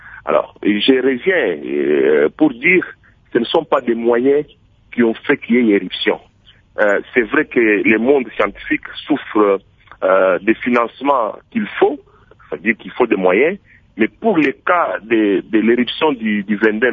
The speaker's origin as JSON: {"language": "French", "town": "Goma", "region": "North Kivu", "country": "DR Congo", "lives_now": "Bukavu, DR Congo", "said": "Je viens de Goma, je suis à Bukavu maintenant."}